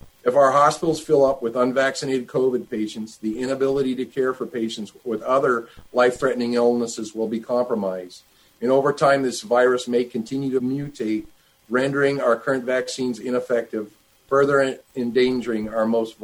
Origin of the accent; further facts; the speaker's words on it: Hotchkiss, Colorado, United States; I grew up in Western Colorado, born and raised in Hotchkiss, and was taught the importance of individual liberties